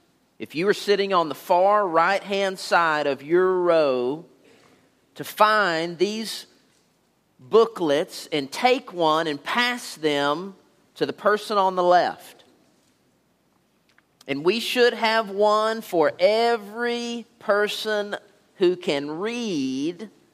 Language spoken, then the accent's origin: English; Alvarado, Texas, United States; And as a kid growing up in Alvarado, I was a fairly good kid.